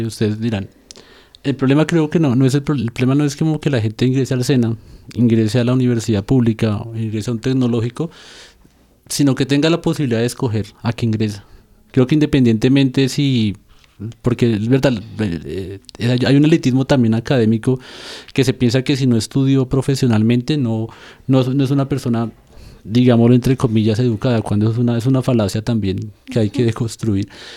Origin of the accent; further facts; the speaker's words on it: Soacha, Cundinamarca, Colombia; Porque precisamente yo crecí en Soacha